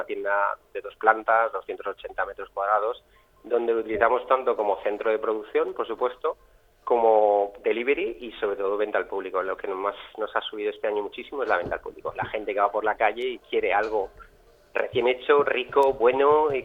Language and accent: Spanish; Valencia, Valencian Community, Spain; yo soy de Valencia de toda la vida